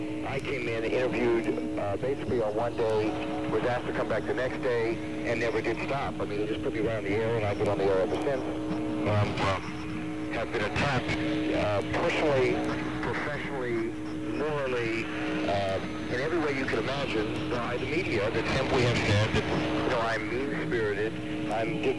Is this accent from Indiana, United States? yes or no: yes; Indianapolis, Indiana, United States; moved away; I was born and raised in Indianapolis, but left here in 1969, moved to Cincinnati because of business opportunity there.